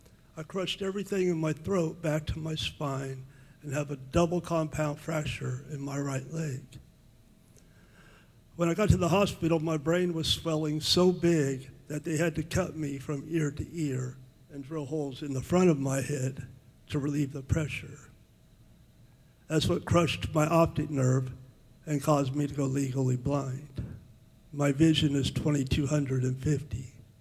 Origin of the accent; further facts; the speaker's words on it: California, United States; I grew up in the South Sacramento County and went to school here and did everything here.